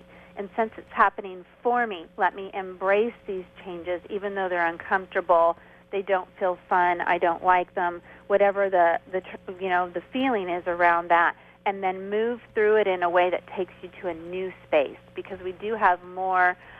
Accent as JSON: {"language": "English", "region": "California", "country": "United States", "said": "I think she was in Kansas, and we're from California"}